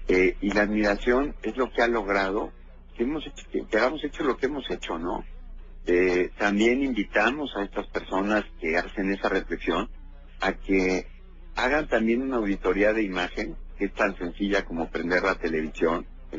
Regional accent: Mexico

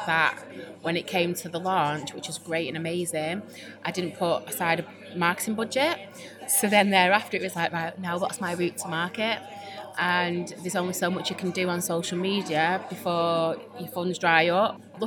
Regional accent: Droylsden, North West England, United Kingdom; I'm from Droylsden in Manchester

